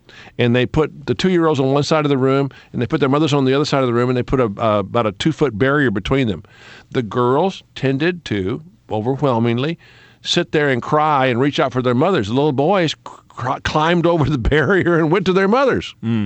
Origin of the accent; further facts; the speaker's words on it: Texas, United States; I grew up in Texas. You know, everybody's got a gun in Texas.